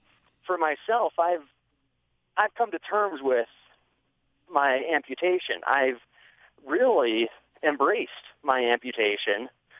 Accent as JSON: {"language": "English", "town": "Logan", "region": "Utah", "country": "United States", "tie": "born or raised there", "lives_now": "Ridgway, United States", "said": "Yes, I grew up in Logan, in North Logan"}